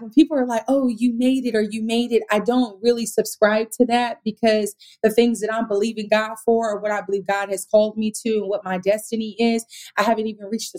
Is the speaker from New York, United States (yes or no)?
no; Sacramento, California, United States; now in Los Angeles, United States; I'm from Sacramento, but I love living out here